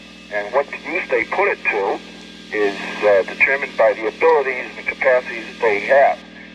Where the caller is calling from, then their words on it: Massachusetts, United States; I can hear you very well, and this, I'm calling from Massachusetts.